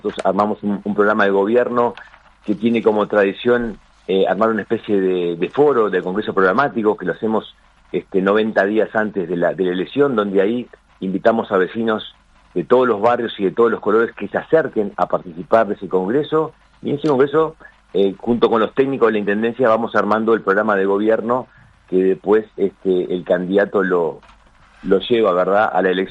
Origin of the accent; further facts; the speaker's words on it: Tranqueras, Rivera, Uruguay; lo conozco de mi pueblo, de Tranqueras